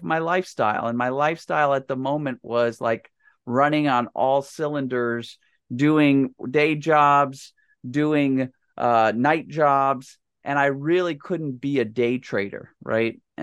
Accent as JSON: {"language": "English", "town": "Washington", "region": "District of Columbia", "country": "United States", "tie": "born or raised there", "said": "I grew up here in Washington, D.C., and we had the Department of Treasury."}